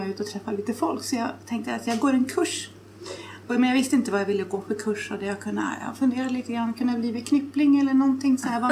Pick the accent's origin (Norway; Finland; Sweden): Sweden; Gävle, Gävleborg County; Jag är från Gävle.